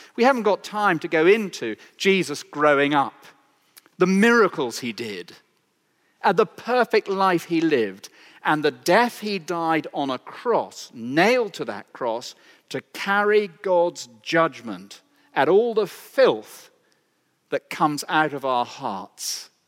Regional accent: Cromer, East of England, United Kingdom; born there; It says that I was born in Cromer

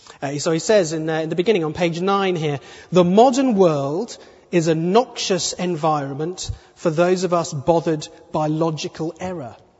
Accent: England, United Kingdom; Now I'm criticizing my own people here. I'm English, and I'm happy to be English.

